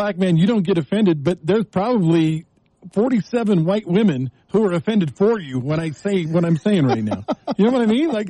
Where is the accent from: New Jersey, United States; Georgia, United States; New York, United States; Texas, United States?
Texas, United States; I grew up in Texas. The school that I went to was about 40%. Mexican, 40% black, and about 20% white people.